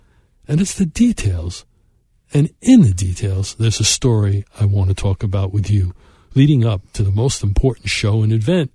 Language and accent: English; Brooklyn, New York, United States; I grew up in Brooklyn, and there was a street in Brooklyn called King's Highway. It was the shopping area, kind of like Madison Avenue, but cheaper for local people.